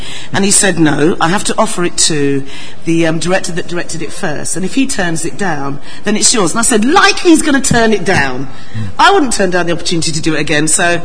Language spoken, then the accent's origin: English; Brixton, London, United Kingdom; born there; I was born in Brixton. That ain't that exotic or unique.